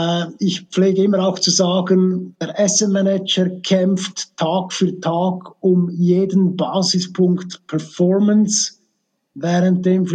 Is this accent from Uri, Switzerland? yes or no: yes; Uri, Switzerland; ich komme aus dem Kanton Uri